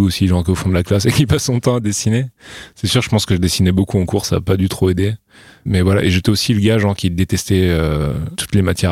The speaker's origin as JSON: {"language": "French", "town": "La Garde-Freinet", "region": "Provence-Alpes-Côte d'Azur", "country": "France", "tie": "born or raised there", "said": "Dans un bled qui s'appelle la Garde Freinet, c'est à côté de Saint-Tropez. C'est vraiment un tout petit village dans la montagne, et il devait y avoir, je sais pas, 1500 habitants, un truc comme ça."}